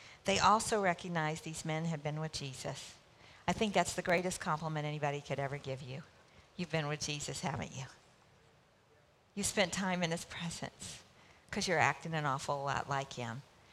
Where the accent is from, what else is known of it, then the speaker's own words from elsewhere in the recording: the South, United States; You know, I grew up in the South, where we were very, very polite.